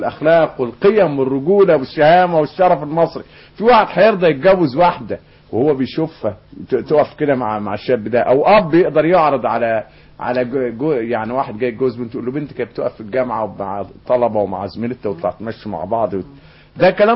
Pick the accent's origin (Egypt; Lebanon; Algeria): Egypt; ده اشياء احنا يا مصريين يعني بنلفه في كل مناطق